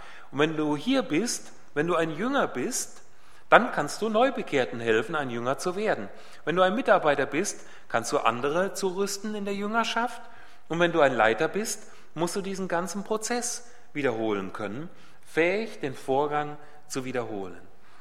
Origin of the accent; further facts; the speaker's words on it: Hünfeld, Hesse, Germany; Auch bei uns in Hünfeld, wo ich herkomme, Chickenfield, wie manche sagen